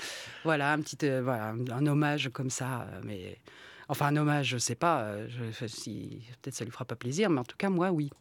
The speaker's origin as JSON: {"language": "French", "region": "New York", "country": "United States", "lives_now": "Paris, France", "said": "Alors je précise, je suis originaire de New York, pour pas qu'il y ait d'ambiguïté, mais j'habite à Paris depuis très longtemps."}